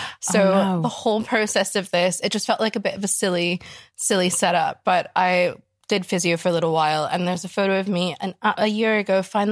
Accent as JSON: {"language": "English", "town": "Washington", "region": "District of Columbia", "country": "United States", "tie": "born or raised there", "moved": "as an adult", "lives_now": "Scotland", "said": "the little thing I told you about when we were getting started earlier is that I grew up in Washington, D.C., and my mom was in politics."}